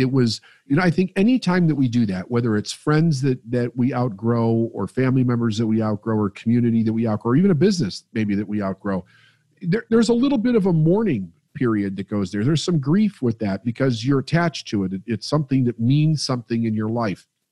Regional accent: Chicago, Illinois, United States; I came from Chicago, right? And I moved out of the city about 85 miles west of Chicago, raised my family out there.

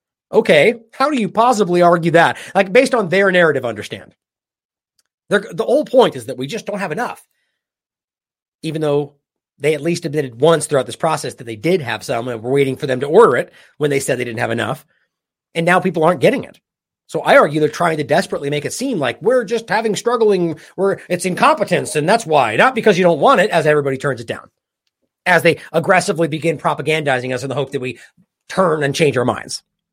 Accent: United States; I mean, I'm embarrassed as an American that this is what's going on right now.

